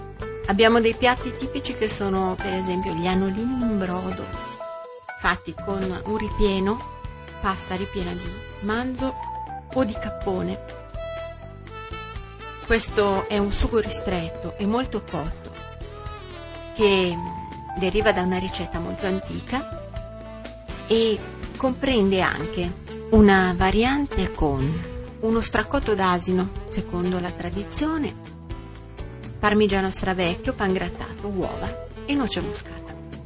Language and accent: Italian; Milan, Lombardy, Italy; devo dire da milanese che la buzzecca è anche un piatto tipico della mia città.